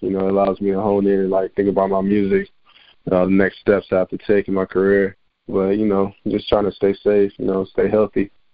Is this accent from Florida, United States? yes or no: yes; West Palm Beach, Florida, United States; West Palm Beach, Florida, about an hour north of Miami.